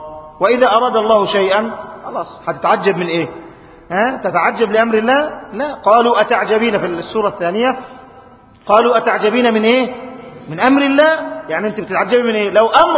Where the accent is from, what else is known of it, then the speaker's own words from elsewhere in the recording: Egypt; إحنا عندنا في مصر أو عندنا في البيئة بتاعتنا عيب إن أنت تقول على والدك أو على والدتك كده